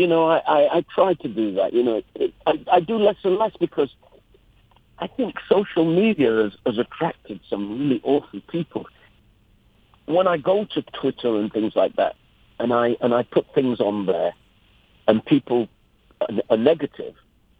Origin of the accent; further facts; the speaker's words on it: England, United Kingdom; now in United States; I'm English anyway, so I avoid social media whenever it gets outside of entertainment.